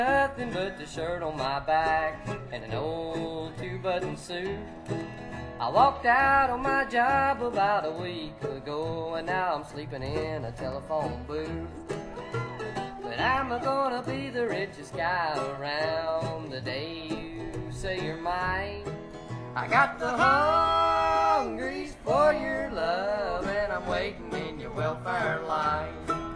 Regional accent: North Carolina, United States; Well, I'm from North Carolina, and I'll do you a song from California.

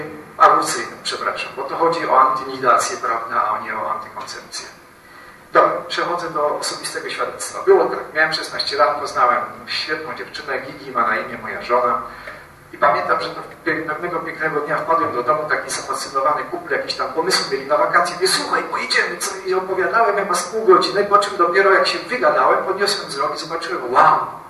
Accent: Gliwice, Silesian Voivodeship, Poland; now in Bonn, Germany; ja sam pochodzę z emigracyjnej rodziny. Rodzice są we Francji urodzeni. Ja wychowałem się w Polsce, w tej chwili mieszkam w Bonn od większą część mojego życia. A w domu w Gliwicach miałem naprzeciwko hotel robotniczy

